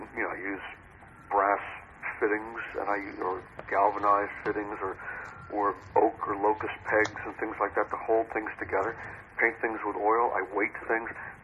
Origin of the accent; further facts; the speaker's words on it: New England, United States; now in Virginia, United States; Yeah, I grew up in New England. I've lived half my life here in Virginia, but I grew up in New England, and I just have New England sensibilities